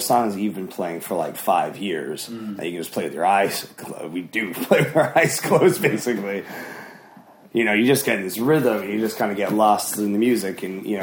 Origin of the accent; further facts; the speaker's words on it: Michigan, United States; and most of my life I grew up living in Michigan, and the piano that I learned how to play on and my dad are still there and still in the same house.